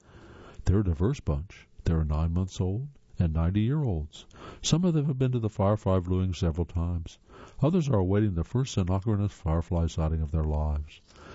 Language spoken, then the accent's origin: English; North Carolina, United States; which straddles this section of Tennessee in my home state of North Carolina